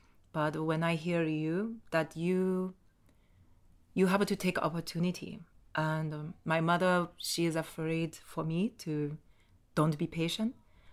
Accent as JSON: {"language": "English", "region": "Tokyo", "country": "Japan", "second_language": "English", "said": "I have difficult story about I come from Japan, from Tokyo, but I feel like not like you."}